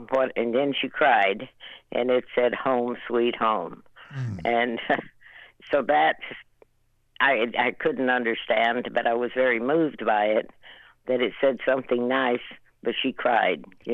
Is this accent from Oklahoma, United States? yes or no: yes; Oklahoma, United States; which of course we came from Oklahoma, so I'd already heard that these were bad people, but not from my family.